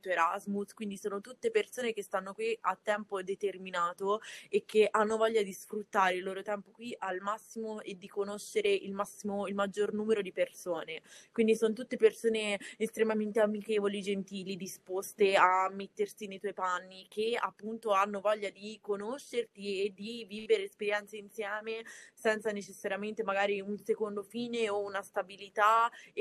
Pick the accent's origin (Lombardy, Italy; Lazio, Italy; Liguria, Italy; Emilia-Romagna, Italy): Liguria, Italy; born there; accent: Tuscan; also born or lived in Pisa; vengo da Pisa, ma in realtà sono nata in Liguria, quindi proprio un mix territoriale.